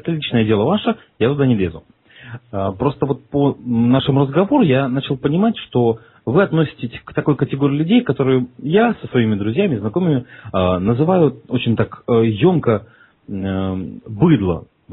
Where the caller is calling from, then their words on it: Moscow, Russia; Ну, я из Москвы.